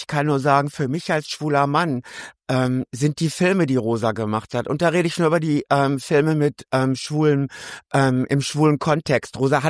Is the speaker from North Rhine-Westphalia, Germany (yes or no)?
yes; North Rhine-Westphalia, Germany; eine Kittelschürze, die ich aus meiner Jugend im Ruhrgebiet kenne.